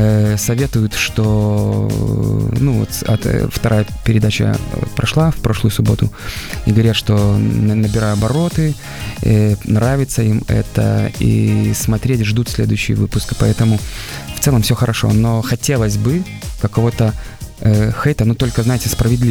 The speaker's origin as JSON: {"language": "Russian", "town": "Smorgon", "region": "Grodno Region", "country": "Belarus", "said": "Я проживаю, я со Сморгони."}